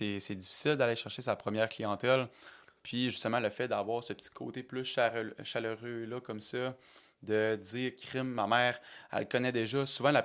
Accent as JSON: {"language": "French", "town": "Alma", "region": "Quebec", "country": "Canada", "said": "J'ai une Alma, puis ça va peut-être paraître avec mon accent, mais ouais, c'est ça."}